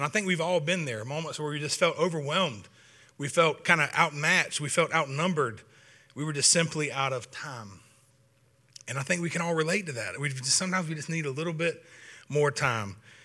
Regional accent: United States; I'm from Effingham County. I'm just simple enough to believe God's word is true.

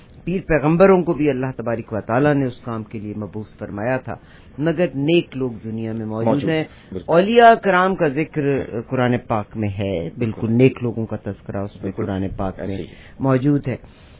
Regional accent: Punjab, Pakistan; تو ہم تو پنجاب کے رہنے والے تھے

